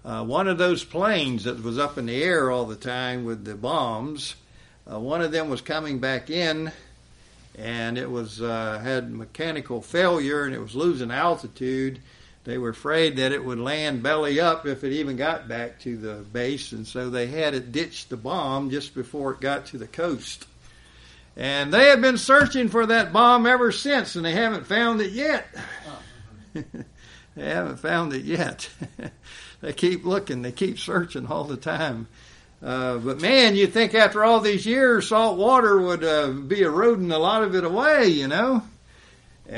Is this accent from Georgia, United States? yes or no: yes; Savannah, Georgia, United States; And my hometown, Savannah, was considered to be a major target as such an assault came about. Because there in Savannah, for one thing, we had a SAC Air Force base. It was right near my house.